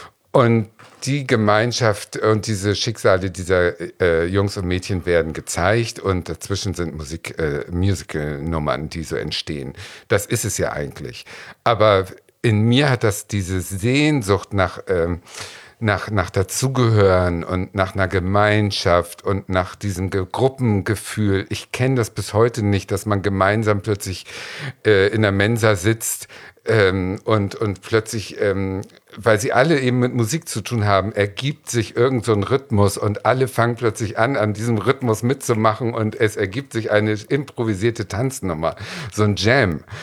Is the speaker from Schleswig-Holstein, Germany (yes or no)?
yes; Schleswig-Holstein, Germany; ich bin groß geworden auf dem Dorf im Schleswig-Holstein, im Nichts, weißt du, und dann 1980 war ich, wie alt war ich denn da? 1980 war ich 13.